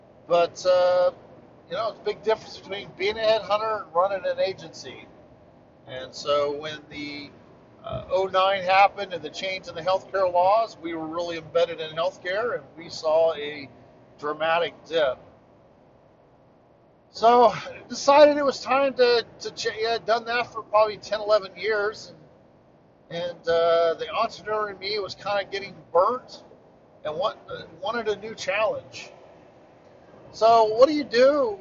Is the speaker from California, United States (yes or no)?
no; Wichita, Kansas, United States; born there; I was born in the Midwest, originally born in Wichita, Kansas, where we still have family out. Actually, we still have a family farm. Moved around quite a bit.